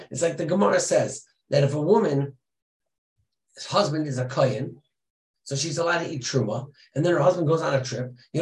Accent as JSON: {"language": "English", "country": "Belarus", "said": "I came from White Russia, where there was nothing to be influenced from"}